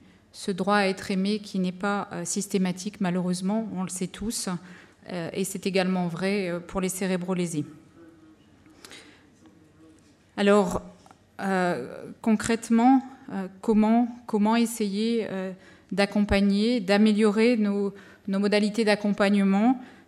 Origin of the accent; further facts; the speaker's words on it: France; Et en France, puisque je viens de France